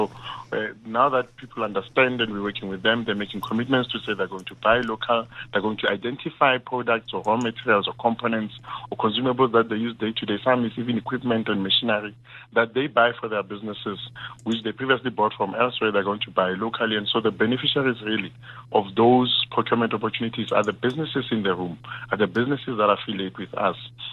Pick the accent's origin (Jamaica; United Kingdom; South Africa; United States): South Africa; Mamelodi, Gauteng; you know, I come from Mamelodi.